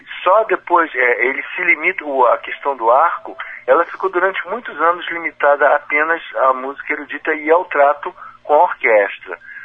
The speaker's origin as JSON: {"language": "Portuguese", "region": "Rio de Janeiro", "country": "Brazil", "tie": "born or raised there", "said": "eu já era professor de inglês lá do Viveu, que eu sou natural do Rio de Janeiro."}